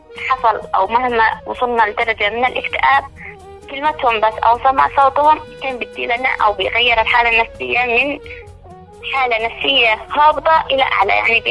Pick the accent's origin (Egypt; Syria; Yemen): Yemen; ممكن أقول إنني أنا كطالبة يمنية مثلت بلادي على أحسن ما يمكن